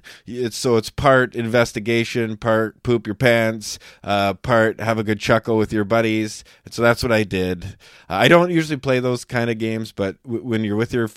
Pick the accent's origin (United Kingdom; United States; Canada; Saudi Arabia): Canada; I'm Canadian